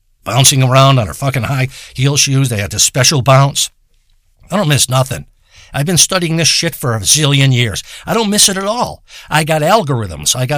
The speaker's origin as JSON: {"language": "English", "town": "Detroit", "region": "Michigan", "country": "United States", "tie": "born or raised there", "said": "I've been in Michigan most of my life. I was born in Detroit. I lived in the area called, what's that district called? I lived there and in Detroit."}